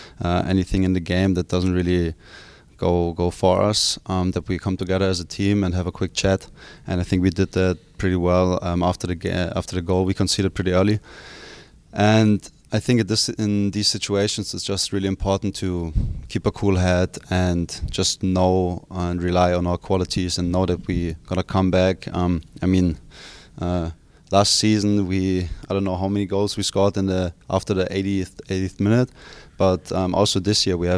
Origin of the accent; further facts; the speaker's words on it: Germany; I mean, I'm from Germany, so I'm used to cold weather and rainy weather.